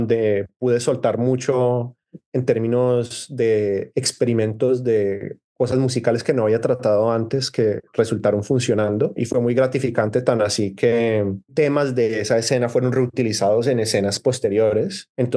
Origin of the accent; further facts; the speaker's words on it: Colombia; now in Canada; Yo soy un inmigrante colombiano en Canadá.